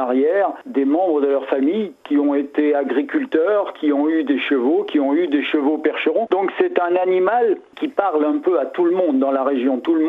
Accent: Mamers, Pays de la Loire, France; puisque moi je suis de Mamers

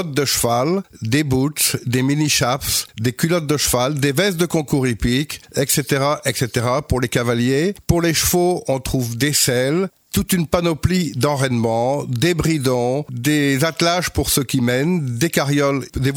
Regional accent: Lille, Hauts-de-France, France; j'ai commencé à monter à cheval à l'âge de 12 ans dans une école d'équitation dans le Nord, puisque je suis originaire de Lille.

